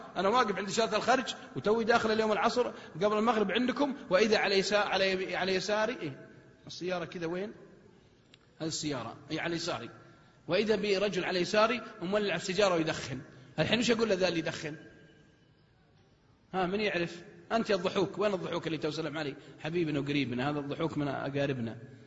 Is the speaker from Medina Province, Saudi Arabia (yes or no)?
no; Al-Qassim, Saudi Arabia; حتى لو تجي عندنا في القصيم يمكن ينسون ما يسلمون عليك